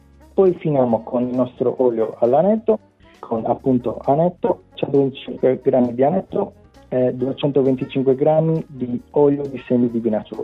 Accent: Cagliari, Sardinia, Italy; vengo da Cagliari.

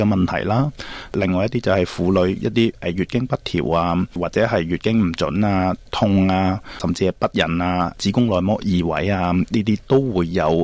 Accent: Guangdong, China; accent: Cantonese; 肝郁即系好似成日都我哋广东话讲

